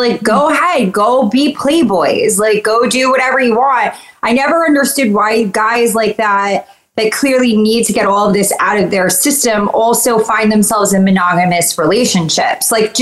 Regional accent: New York, United States; Because it's like, it like irks me so bad as a New Yorker.

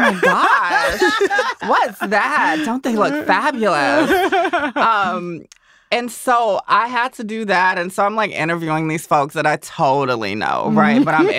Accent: Augusta, Georgia, United States; I did not grow up in New York or even Atlanta, for that matter. I grew up in Augusta, Georgia.

